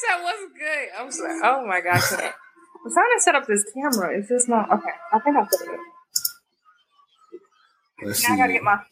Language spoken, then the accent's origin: English; Albany, Georgia, United States; Oh, okay, so I am from Albany, Georgia. Have anybody heard of that?